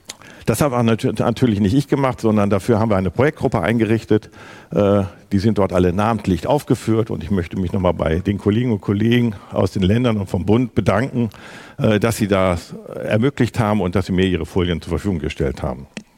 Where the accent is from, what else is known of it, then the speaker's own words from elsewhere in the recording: Schleswig-Holstein, Germany; ich komme aus Schleswig-Holstein